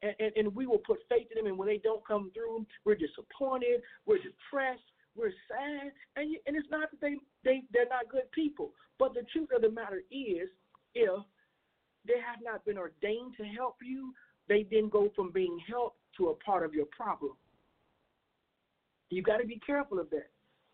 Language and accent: English; Chicago, Illinois, United States; Now, y'all know I'm from Chicago, so I got to say it.